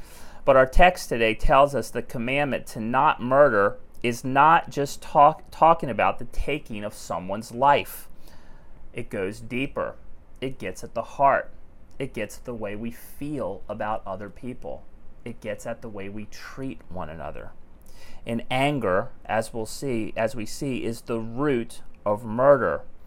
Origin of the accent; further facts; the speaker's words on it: United States; In my home country, the U.S., the murder rate actually increased by 20%.